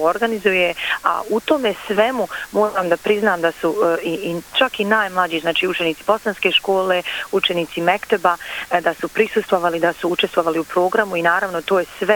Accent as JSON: {"language": "Bosnian", "town": "Srebrenica", "region": "Republika Srpska", "country": "Bosnia & Herzegovina", "said": "od nas koji potičemo iz Srebrenice, iz Podrinja"}